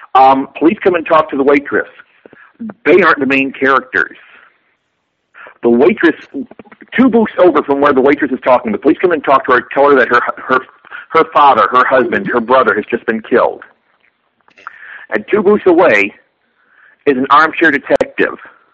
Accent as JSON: {"language": "English", "town": "Chicago", "region": "Illinois", "country": "United States", "said": "Actually, to me, the reason why I said Chicago is, being a Chicagoan"}